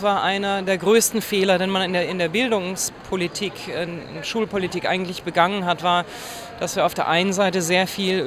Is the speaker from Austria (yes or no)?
no; Russia; Ich habe sibirische und jüdische Vorfahren. Ich bin in der Sowjetunion geboren, aber in Russland aufgewachsen.